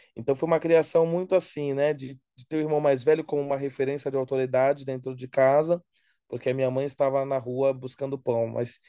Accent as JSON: {"language": "Portuguese", "town": "São Vicente", "region": "São Paulo", "country": "Brazil", "said": "Eu sou da periferia de São Vicente, na Baixada"}